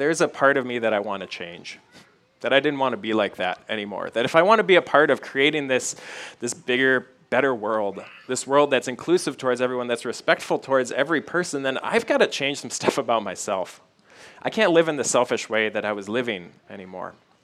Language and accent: English; United States; born there; It was honestly just a total accident that I was born in America, in a wealthy area